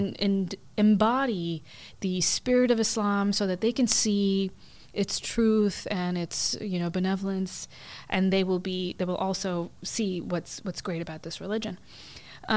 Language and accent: English; Texas, United States; also born or lived in Pakistan; I was born in Pakistan, but I was raised in the United States, in Texas.